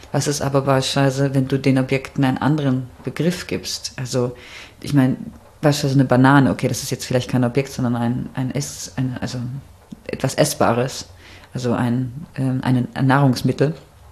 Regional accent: North Rhine-Westphalia, Germany; Aber ich bin im Ruhrgebiet aufgewachsen und meine Eltern hatten sehr viele Freunde in Wuppertal.

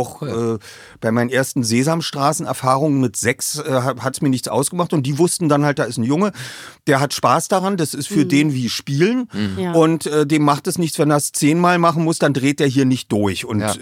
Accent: Berlin, Germany; Wir haben natürlich als Berliner, haben wir natürlich dann auch die Ostsender geguckt.

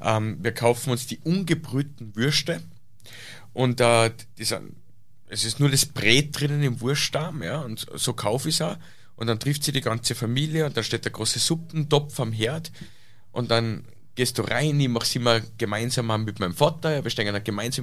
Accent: Salzburg, Austria; Wir haben eine Tradition in Salzburg. Ja. Zumindest wir da im Land, da wo ich herkomme, da haben wir eine Tradition

